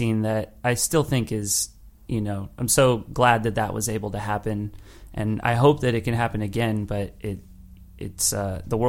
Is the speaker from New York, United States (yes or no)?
no; Los Angeles, California, United States; That was like me growing up in Los Angeles and in Los Angeles County